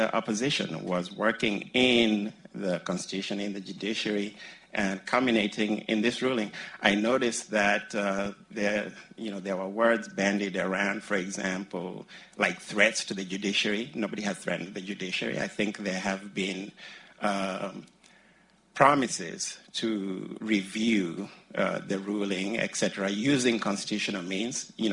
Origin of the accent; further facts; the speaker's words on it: Kenya; I'm Kenyan.